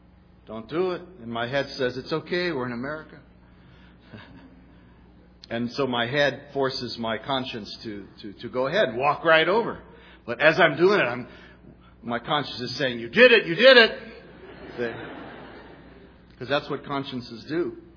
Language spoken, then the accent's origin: English; Japan; also born or lived in Hawaii, United States; I grew up in Japan and Hawaii